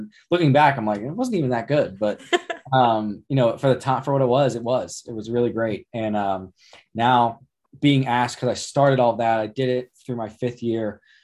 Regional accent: Pittsburgh, Pennsylvania, United States; So now I'm from Pittsburgh, so we can get to that later.

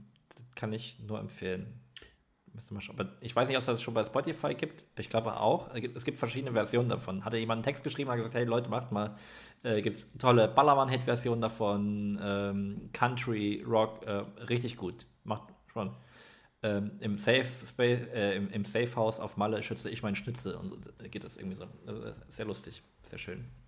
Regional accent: Saxony, Germany; Ich bin ja Sachse.

